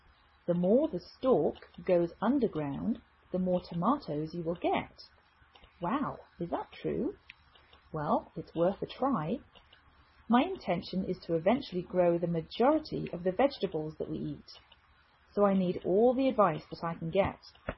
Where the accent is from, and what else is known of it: England, United Kingdom; now in United States